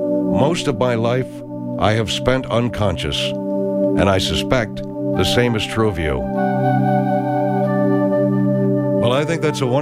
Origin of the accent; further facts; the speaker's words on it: Saginaw, Michigan, United States; from Saginaw, Michigan.